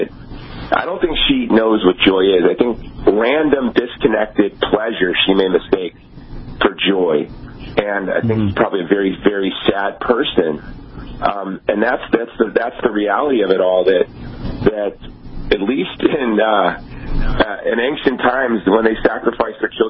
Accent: Hawaii, United States; the first black president who, you know, was raised in my home state of Hawaii

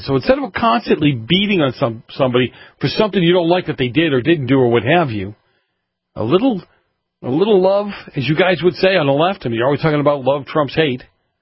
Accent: Boston, Massachusetts, United States; Hey, Phil, I grew up in the North End. Do you know that? I grew up in Boston. Yes, sir. I grew up.

